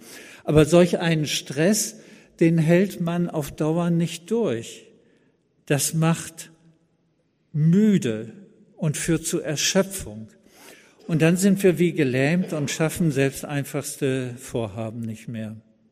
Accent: Cuxhaven, Lower Saxony, Germany; Ich bin ja in Cuxhaven am Wasser aufgewachsen

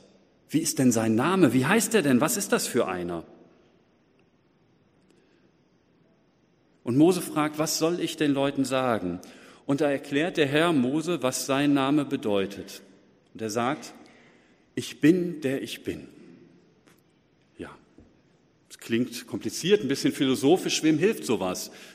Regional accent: Essen, North Rhine-Westphalia, Germany; moved away as an adult; also born or lived in Hamburg / Aachen / Wuppertal; now in Oldenburg, Germany; 19 Jahre bin ich aufgewachsen in Essen. Dann habe ich eine Zeit in einem Städtchen im Schwabenländle gewohnt, dann in Hamburg, in der Nähe von Berlin, in Aachen, in Wuppertal, wieder ein paar Jahre in Essen und jetzt die letzten 9 Jahre hier

